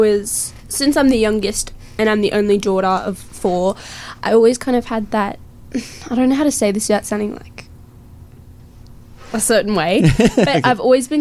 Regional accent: Gold Coast, Queensland, Australia; also born or lived in Sydney; I was born in Sydney, in Campbelltown, which is a nice area. And then when I was like 6, we moved to the Gold Coast

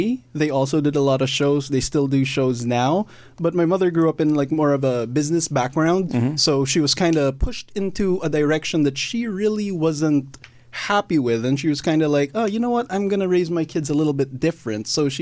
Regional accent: Quezon City, Metro Manila, Philippines; Oh, I was born and raised in San Juan City in Metro Manila in the Philippines. And then I grew up mostly in Katipunan, which is more Quezon City.

